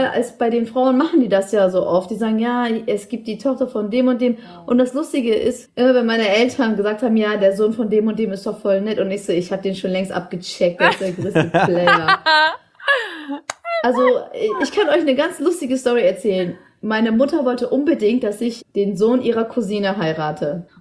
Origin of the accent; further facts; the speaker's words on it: Germany; Ich bin ein freier Mensch. Und ich habe immer meinem Vater gesagt, ich bin eine Deutsche. Und ich lebe in Deutschland.